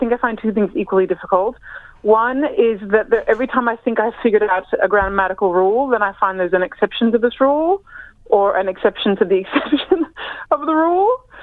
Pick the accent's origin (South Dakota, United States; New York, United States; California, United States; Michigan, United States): California, United States; Los Angeles; now in Australia; I grew up in Los Angeles. So I am a bit of a cultural mutt, because my parents were immigrants to the US and then I emigrated to Australia. So I've grown up in a multicultural household